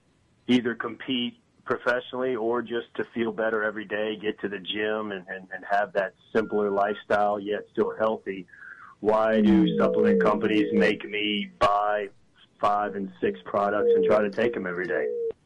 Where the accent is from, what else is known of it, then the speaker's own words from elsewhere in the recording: West Monroe, Louisiana, United States; I grew up in West Monroe, Louisiana, where the Duck Dynasty guys are, you know. Went down to Tulane and played football and baseball.